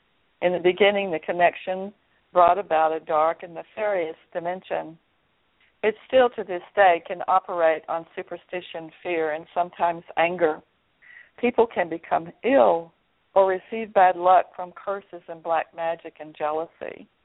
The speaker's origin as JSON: {"language": "English", "country": "United States", "tie": "born or raised there", "said": "I was born and educated in the United States."}